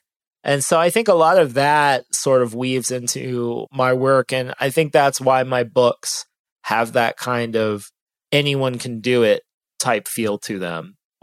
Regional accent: Ohio, United States; now in Austin, United States; people ask me if I'm from Texas, and I said, no, I'm from Ohio.

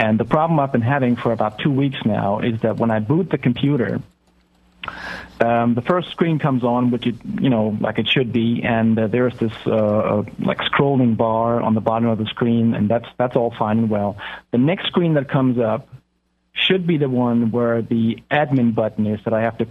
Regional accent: Germany; English is a second language; also born or lived in Kentucky, United States; I am from Germany. I'm German.

